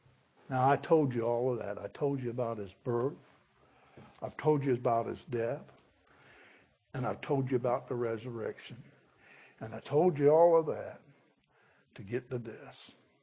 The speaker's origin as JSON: {"language": "English", "town": "St. Cloud", "country": "United States", "said": "I'm from St. Cloud, and we didn't learn good English down there."}